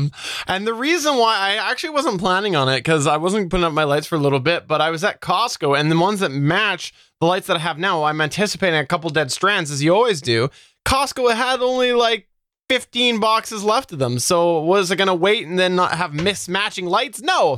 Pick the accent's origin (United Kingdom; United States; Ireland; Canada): Canada; As a Canadian, I will say that more than likely, I'm just going to get screwed another way.